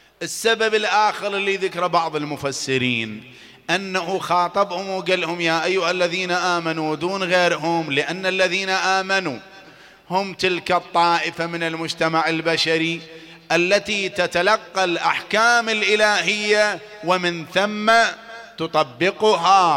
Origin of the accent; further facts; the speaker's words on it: Iraq; إذا كان عندك أقل فئة نقدية عندنا بالعراق اللي هي 250 دينار